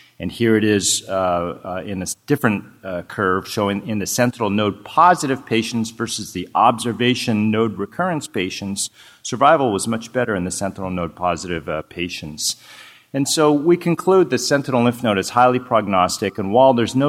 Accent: Boston, Massachusetts, United States; This is my hometown. Terry King will be speaking her hometown as well. We hail from here, so welcome to Boston.

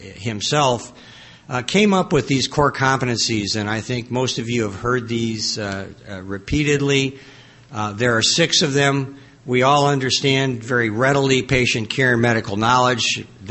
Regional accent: Philadelphia, Pennsylvania, United States; from Philadelphia.

